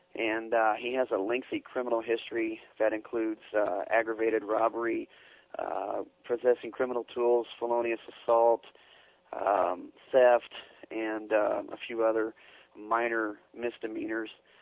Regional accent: Indianapolis, Indiana, United States; I grew up in Indianapolis, and the WWA was the hotbed of professional wrestling in the Midwest

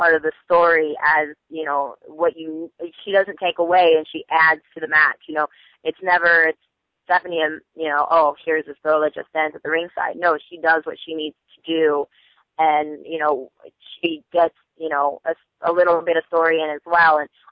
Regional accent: Midwest, United States; I was like, well, we're from the Midwest and, you know, blah, blah, blah, blah, blah.

